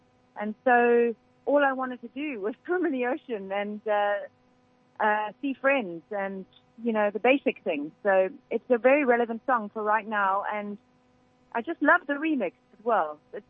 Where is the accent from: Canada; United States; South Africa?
South Africa; especially as we're South African.